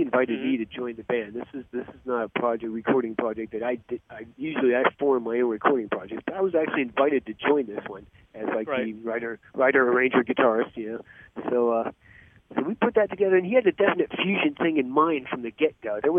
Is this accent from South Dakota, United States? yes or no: no; Warren, Ohio, United States; moved away as an adult; now in Tampa, United States; I'm an exile from Northeast Ohio. Actually, I grew up in the Warren Youngstown Steel District back in the day, so that's where I originally hail from.